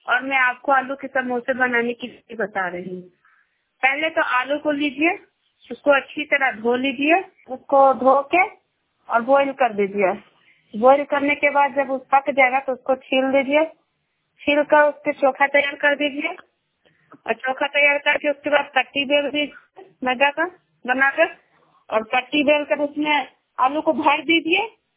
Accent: Naudiha, Jharkhand, India; और मैं नौडीहा के रहने वाली हूँ, सुना पंचायत

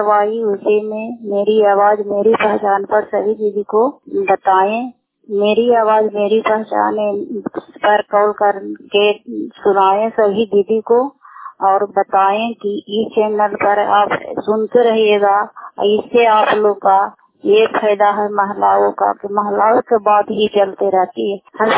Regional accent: Madhopur, Bihar, India; मैं माधोपुर गांव चंडी प्रखंड के निवासी हूं।

